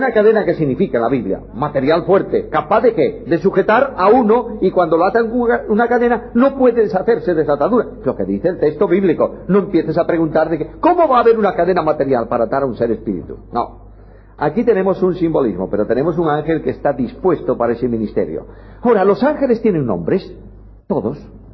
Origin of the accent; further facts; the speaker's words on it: Galicia, Spain; Y yo, como gallego, buen gallego